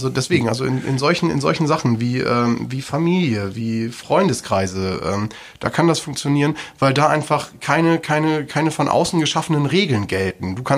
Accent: Lower Saxony, Germany; Ich komme ja aus Niedersachsen

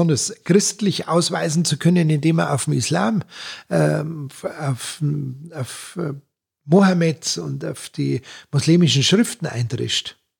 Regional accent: Munich, Bavaria, Germany; Ich bin ja geborener Münchner, ich bin mit der Wiesn groß geworden. Wenn der richtige Windstimmung ist, dann haben wir bei uns in Leim drüben den Duft sogar bis von der Wiesn bis nach Horm gekriegt.

